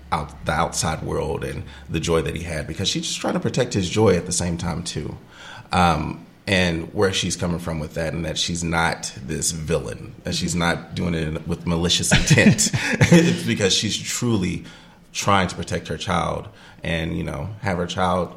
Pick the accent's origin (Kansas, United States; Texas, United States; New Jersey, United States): Texas, United States; Waxahachie; Waxahachie I knew is definitely metamorphosed into something else, but still a beautiful town. Love it, my hometown.